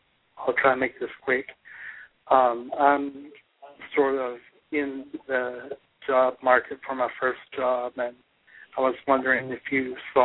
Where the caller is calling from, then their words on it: Somerdale, Alabama, United States; I'm calling from Somerdale, Alabama. I'm kind of close to Mobile.